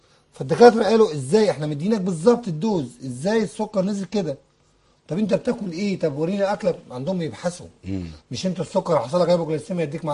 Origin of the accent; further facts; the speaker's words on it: Egypt; مش عندنا في مصر